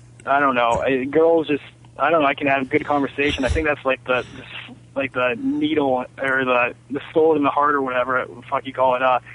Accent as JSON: {"language": "English", "town": "Marshalltown", "region": "Iowa", "country": "United States", "tie": "born or raised there", "said": "Yeah, I was born in Marshalltown, Iowa."}